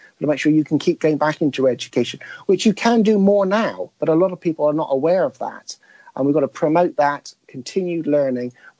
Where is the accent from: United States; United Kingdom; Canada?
United Kingdom; South West England; I mean, I come from Cornwall, so we got hit by globalization in 1867.